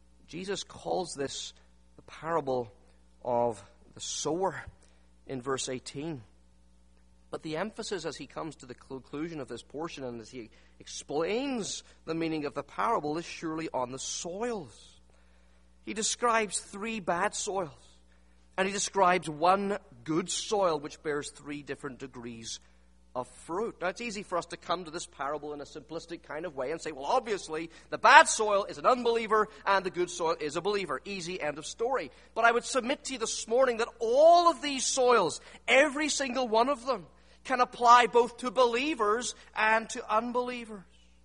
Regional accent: Northern Ireland, United Kingdom; Now, you guys know I come from Northern Ireland, and we have a lot of sheep in Northern Ireland.

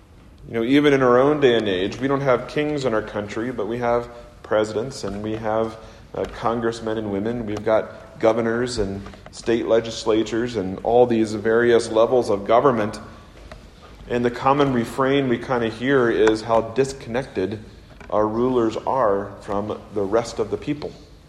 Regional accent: Missouri, United States; growing up in the Midwest, you know, outside of Kansas City

